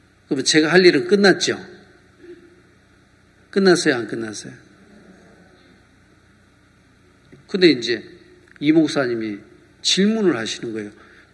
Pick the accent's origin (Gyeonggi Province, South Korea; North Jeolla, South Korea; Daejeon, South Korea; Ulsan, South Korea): North Jeolla, South Korea; Namwon; 남원 제 고향이 남원인데요. 남원은 양반 동네라고.